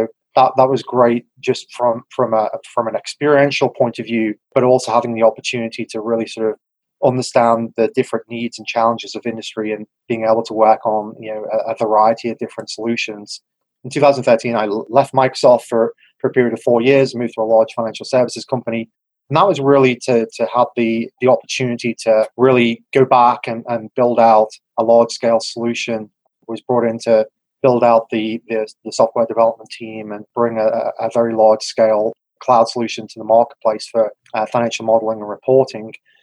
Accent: England, United Kingdom; You can tell from probably my strange accent, I was born in England. So I grew up and went to school there.

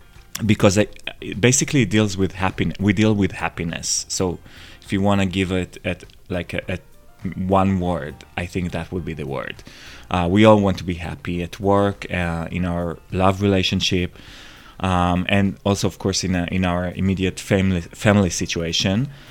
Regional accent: Israel; accent: Israeli; I'm saying it with my Israeli accent.

